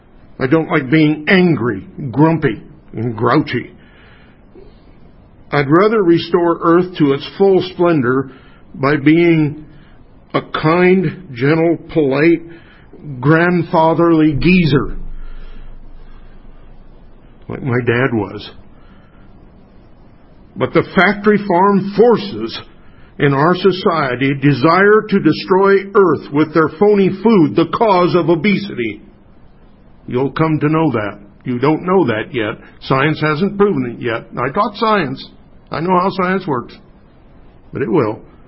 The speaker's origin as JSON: {"language": "English", "town": "Ames", "region": "Iowa", "country": "United States", "said": "I'm from Ames."}